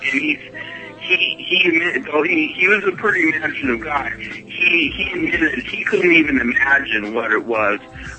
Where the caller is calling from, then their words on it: California, United States; Calling from California.